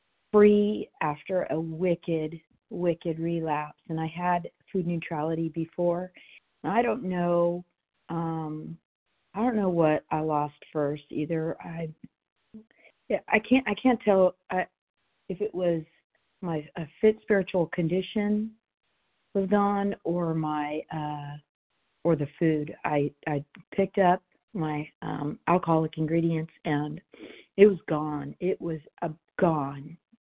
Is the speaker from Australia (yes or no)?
no; California, United States; I'm from California.